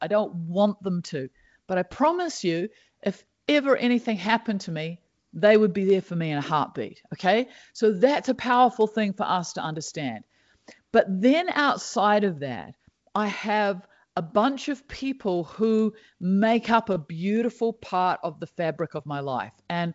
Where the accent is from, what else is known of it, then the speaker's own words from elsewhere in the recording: New Zealand; because I'm a New Zealander